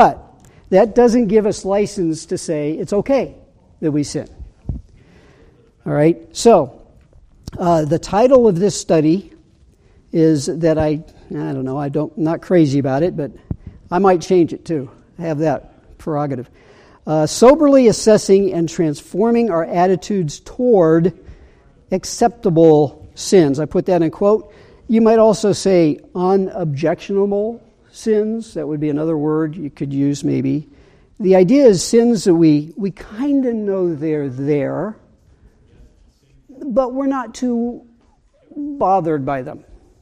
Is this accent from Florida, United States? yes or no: no; Ohio, United States; For example, where I grew up in Northeast Ohio, cousins of mine went to St. Matthew's Catholic Church.